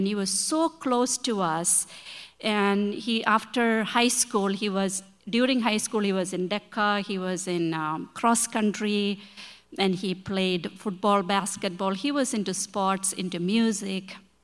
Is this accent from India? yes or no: yes; India; moved away as an adult; now in Chicago, United States; My husband and I, his name is Matthew, we come from India. My husband has been here since 1985, and we got married in India in 88, and I came in 1990.